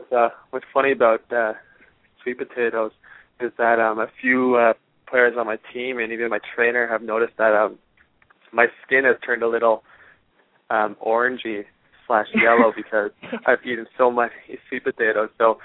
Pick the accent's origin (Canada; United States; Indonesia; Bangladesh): Canada; Montreal, Quebec; I'm from Montreal, Canada. So we were always brought up in a bilingual school, so we were forced to take French all my life.